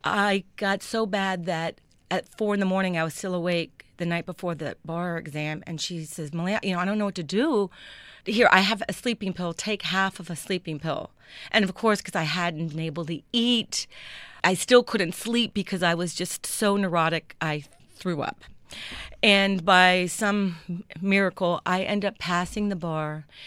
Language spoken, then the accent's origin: English; Miami, Florida, United States; born there; I was born in Miami at Baptist Hospital and went to public schools.